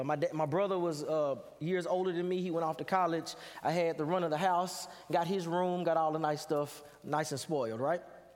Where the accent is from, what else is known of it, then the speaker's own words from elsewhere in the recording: Dallas, Texas, United States; It's always a treat to be able to come back home. I am from Dallas, Texas.